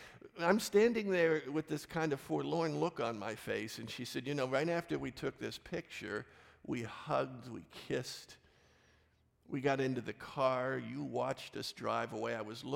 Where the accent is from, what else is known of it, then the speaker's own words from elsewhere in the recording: Pittsburgh, Pennsylvania, United States; hello, we're from Pittsburgh